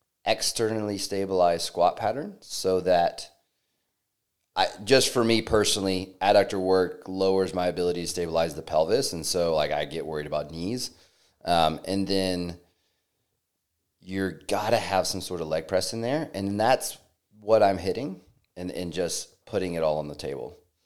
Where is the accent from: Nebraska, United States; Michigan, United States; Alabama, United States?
Alabama, United States; growing up in the South in Alabama, like real legitimate, like stuffing where it should clog your arteries.